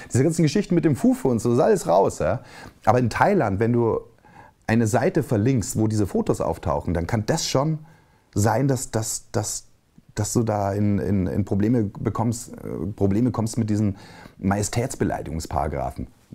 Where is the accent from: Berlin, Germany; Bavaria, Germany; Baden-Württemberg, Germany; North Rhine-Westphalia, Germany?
Bavaria, Germany; Ich komme aus Bayern